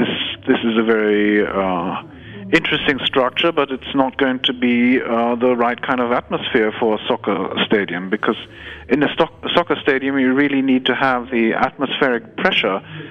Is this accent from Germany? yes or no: yes; Hamburg, Germany; English is a second language; also born or lived in England / United States; I was brought up in Germany with German culture. I went to school in England, I studied in London, and then I started working in the United States.